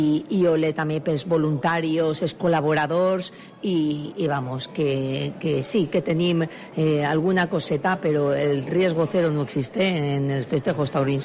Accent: Onda, Valencian Community, Spain; Es nota que soc més d'Onda.

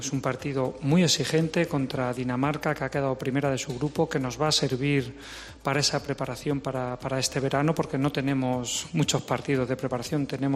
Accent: Albacete, Castilla-La Mancha, Spain; Estoy en Albacete, estoy muy a gusto. Veníamos ahora en el autobús, he pasado por la calle La Feria, por donde yo me crié, por la Tómbola de Caridad.

